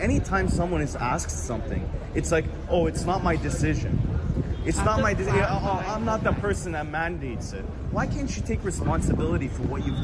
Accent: Toronto, Ontario, Canada; I'm excited. I'm from Toronto.

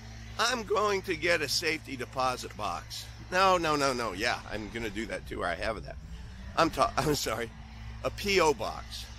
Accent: Midwest, United States; accent: Midwestern; It's my Midwestern accent or non-accent, because we don't have accents in the Midwest.

